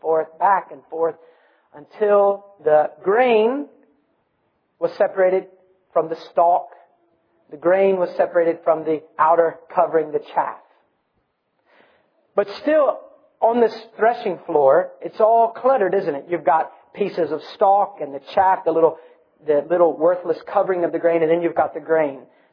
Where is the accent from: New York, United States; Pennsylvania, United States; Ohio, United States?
Ohio, United States; You can't tell I'm from Ohio and you're not, right?